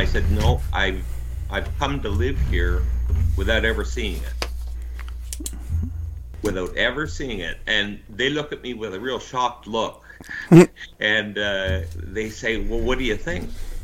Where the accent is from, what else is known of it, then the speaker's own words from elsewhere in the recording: Ontario, Canada; I was born and raised in the Niagara region in Ontario, and that's where I've spent my life.